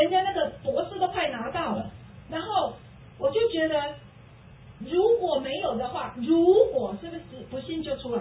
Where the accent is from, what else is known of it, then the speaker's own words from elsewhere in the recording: Taiwan; moved away as an adult; 我记得很清楚啊，我以前从那个台湾来的时候，我是学教育的。